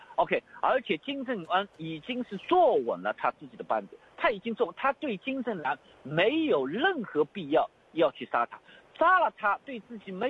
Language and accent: Chinese; China; now in Australia; 就我们从大陆出来的人啊